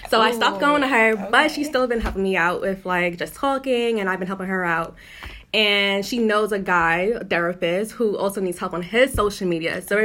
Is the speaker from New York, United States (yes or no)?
yes; Brooklyn, New York, United States; Yeah, so from Brooklyn. Went to school in PA. Came back to Brooklyn.